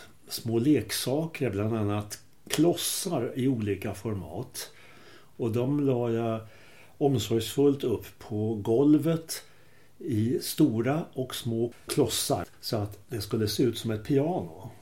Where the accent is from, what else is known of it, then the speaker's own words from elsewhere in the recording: Stockholm, Stockholm County, Sweden; Jag är uppvuxen på Söder mina första 12 levnadsår. Och efter det flyttade familjen och givetvis jag också då med till Bandhagen. Vilket vid den tiden var den yttre gränsen för förortsbebyggelse.